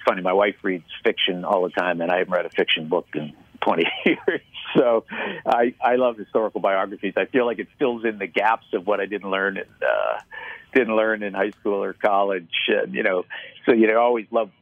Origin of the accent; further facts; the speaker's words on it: Boston, Massachusetts, United States; I grew up in Boston